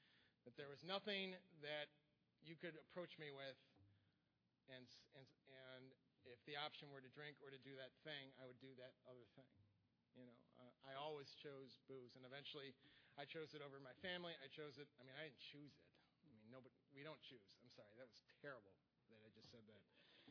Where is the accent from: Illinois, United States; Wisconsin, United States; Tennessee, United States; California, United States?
Wisconsin, United States; Milwaukee; I grew up in Milwaukee, Wisconsin